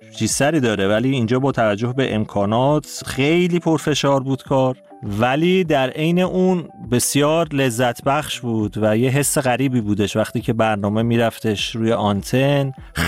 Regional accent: Tehran, Tehran Province, Iran; born there; تهران به دنیا اومدم. پدر مادرم هم اهل تهرانن، ولی پدر بزرگ اهل تبریز بوده که در بچگی آمده به تهران.

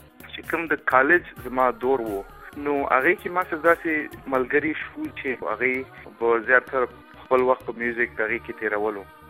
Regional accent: Peshawar, Khyber Pakhtunkhwa, Pakistan; او زه په پېښور کې زېږېدلی یم او مالته کلان شوی یم، لوی شوی یم. پلار مې اصلاً کندهار څخه دی.

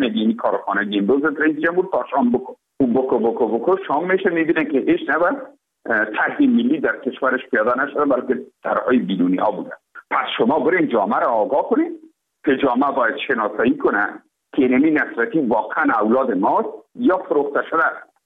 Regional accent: Afghanistan; ما افغان هستیم، ما درد ما یکیست

